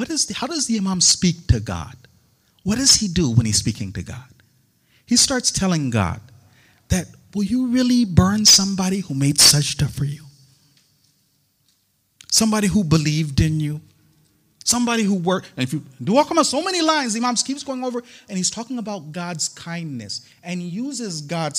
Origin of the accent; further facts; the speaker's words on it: United States; Forgive me, I'm an American, I'm bad, I know, it's okay.